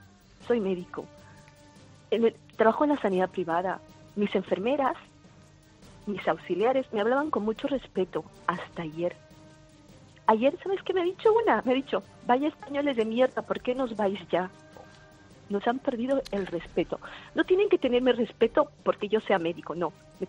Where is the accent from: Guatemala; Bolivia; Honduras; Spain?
Bolivia; moved away; Vengo de Bolivia. Uh-huh. Un país donde ha habido dictadura cada semana, un dictador nuevo. Y mi padre era militar, y mi padre era dictador. Y él mismo me sacó de ese país